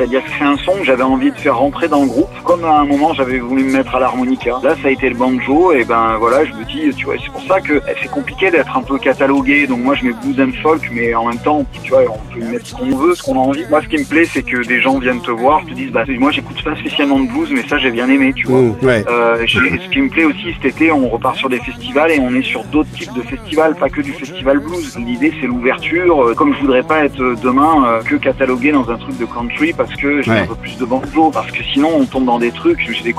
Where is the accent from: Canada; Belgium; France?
France; Auvergne-Rhône-Alpes; c'est un lieu dit du Vercors, là où j'ai grandi